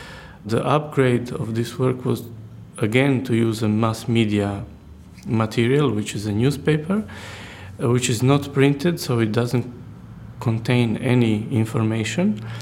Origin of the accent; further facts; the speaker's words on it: Rijeka, Primorje-Gorski Kotar County, Croatia; English is a second language; I come from Croatia, where from one town called Rijeka, where I was born and where I still live now.